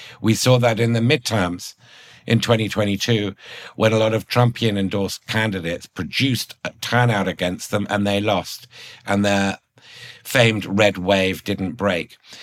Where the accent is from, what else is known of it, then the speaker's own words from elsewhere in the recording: United Kingdom; What makes me nervous is perhaps because I'm a Brit